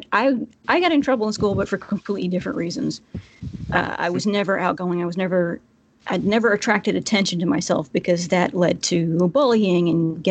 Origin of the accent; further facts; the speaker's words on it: the South, United States; accent: Southern; In, like, a slightly exaggerated, my natural Southern accent